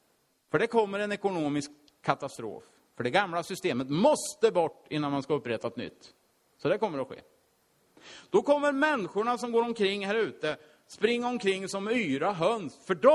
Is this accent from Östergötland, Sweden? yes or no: yes; Finspång, Östergötland, Sweden; Jag drömde att vi var hemma i Finspång. Jag kommer ifrån.